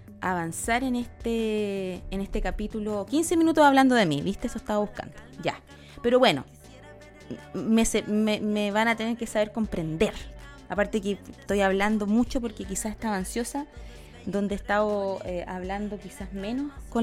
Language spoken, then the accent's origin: Spanish; Chile; now in France; Salí de Chile, llegué a Francia, acá he ido aterrizando lentamente, pero aterrizando.